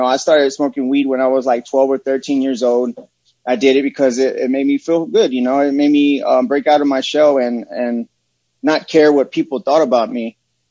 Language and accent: English; Texas, United States; I grew up in Santa Rita Courts, Charmers Courts, projects. I was very poor as a kid.